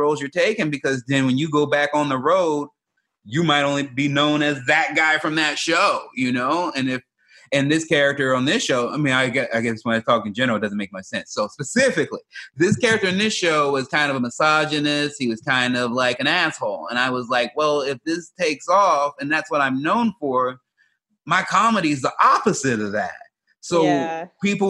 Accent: Chicago, Illinois, United States; moved away; also born or lived in Oregon; You know, I grew up in South Side of Chicago and moved to Oregon.

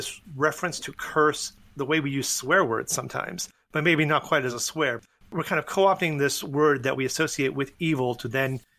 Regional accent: Massachusetts, United States; because I grew up in New England. I grew up north of Boston. I used wicked as an adverb all the time.

